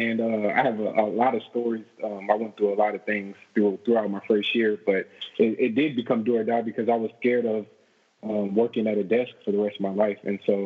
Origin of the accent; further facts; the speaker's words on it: Minnesota, United States; I grew up in Minnesota, born and raised.